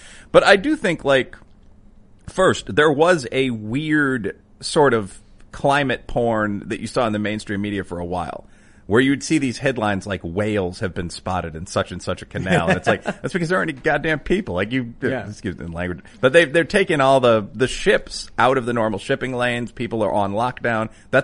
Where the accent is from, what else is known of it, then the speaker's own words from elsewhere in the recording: Chicago, Illinois, United States; born there; I was born in the Bridgeport area of the city.